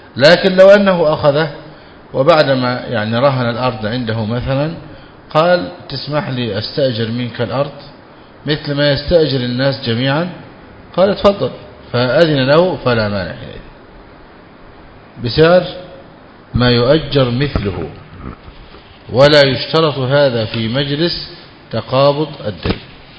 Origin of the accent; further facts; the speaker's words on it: Egypt; عندنا في مصر شيء اسمه الغروقة